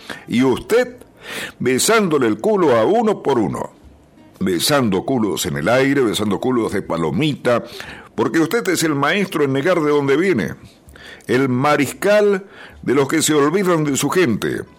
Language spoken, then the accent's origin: Spanish; Argentina; Soy argentino, pero no quiero ser argentinista.